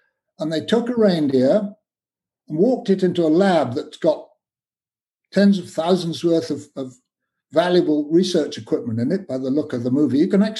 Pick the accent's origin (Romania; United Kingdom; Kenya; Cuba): Kenya; born there; And I'm a tea drinker. Probably from my accent, you might realize that. I'm born in Kenya, where they grow a lot of tea.